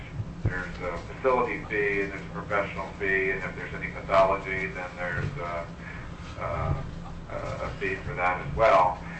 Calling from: Anchorage, Alaska, United States; I'm calling from Anchorage.

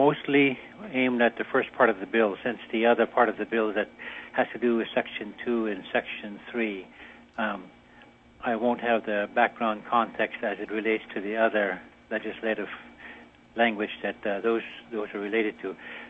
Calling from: Chistochina, Alaska, United States; I am calling from Chistochina, Alaska.

